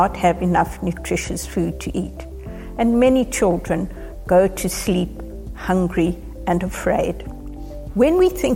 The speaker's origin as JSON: {"language": "English", "country": "South Africa", "said": "I'm from South Africa, and for more than 40 years, I've been working in some of the most marginalized communities in my very diverse country. We have 11 official languages"}